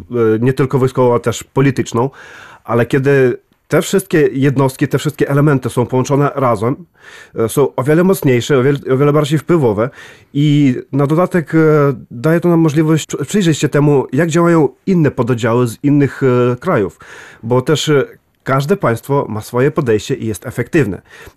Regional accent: Lviv Oblast, Ukraine; Polish is a second language; Tak, no rzecz w tym, że wychowałem się blisko od polskiej granicy. Wychowałem się w obwodzie lwowskim, niedaleko Ustrzyk Dolnych.

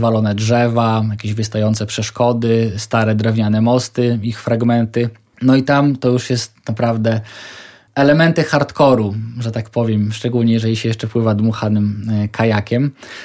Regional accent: Rzeszów, Subcarpathian Voivodeship, Poland; ponieważ pochodzę z Rzeszowa

